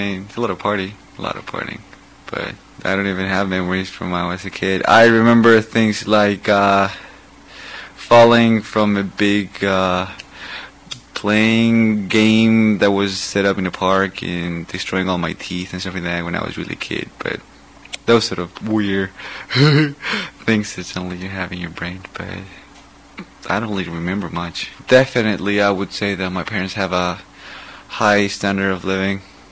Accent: Santiago, Santiago Metropolitan Region, Chile; born there; English is a second language; I was born in Santiago, Chile, which is a very beautiful place, but full of cars and smog, but doesn't matter. I started learning English when I was 4 in some sort of bilingual school that was there.

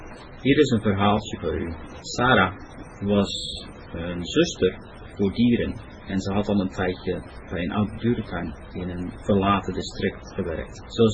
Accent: Strijen, South Holland, Netherlands; moved away as an adult; also born or lived in Nieuwpoort / Leiden; now in Canada; I was born in Nieuwpoort, and then I moved to Strijen, which is a very tiny little town in the Netherlands, just south of Rotterdam. Then I lived in Leiden for a few years. I stayed there for 2 years after that, and then I decided to move to Canada.

